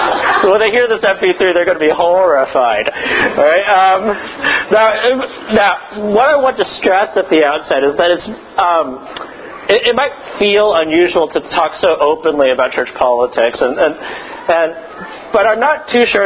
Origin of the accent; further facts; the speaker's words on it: San Francisco, California, United States; I grew up in San Francisco.